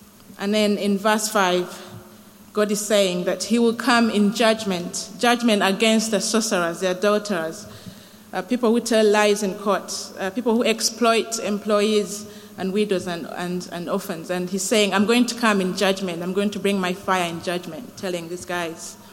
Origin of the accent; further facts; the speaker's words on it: Uganda; So I grew up, I was born and raised in Uganda